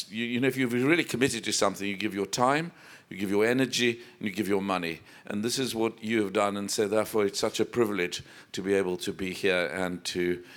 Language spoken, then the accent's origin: English; South Africa; Well, I grew up in South Africa in very harsh times.